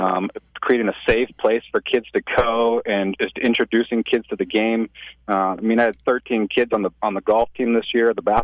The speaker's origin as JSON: {"language": "English", "town": "Greeley", "region": "Colorado", "country": "United States", "tie": "born or raised there", "said": "Growing up in Greeley, is like, that's only a couple-hour drive, so I'm going to head out there, check it out."}